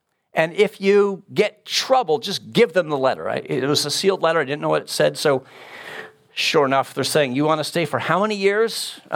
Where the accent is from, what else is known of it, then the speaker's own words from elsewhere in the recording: Canada; I'm in the Orthodox Presbyterian Church. I serve as a professor at RTS, and I grew up in Canada. My dad worked in a factory his whole life. Hardworking immigrant family.